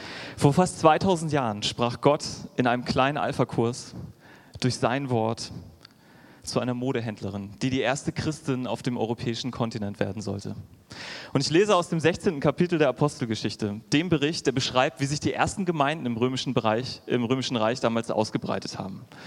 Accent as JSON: {"language": "German", "town": "Cologne", "region": "North Rhine-Westphalia", "country": "Germany", "tie": "born or raised there", "said": "Was vielleicht noch nicht alle hier wissen, ich bin gebürtiger Kölner."}